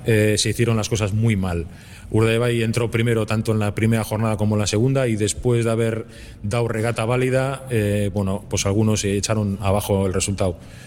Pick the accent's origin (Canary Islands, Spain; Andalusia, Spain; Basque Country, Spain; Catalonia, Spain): Basque Country, Spain; Bermeo; Y si será en Bermeo, para mí mejor. Porque estoy en mi pueblo, con mi gente